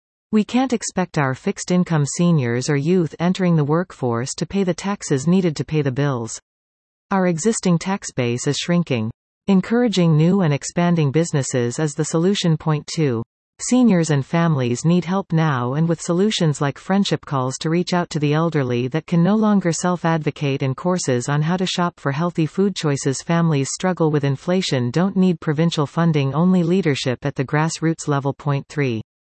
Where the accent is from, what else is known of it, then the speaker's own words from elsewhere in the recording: Sudbury, Ontario, Canada; I was born and raised in Sudbury, specifically in the Flour Mill area. Later as a teenager, our family moved to New Sudbury, so I attended McDonald Cartier Secondary School, the closest in our area.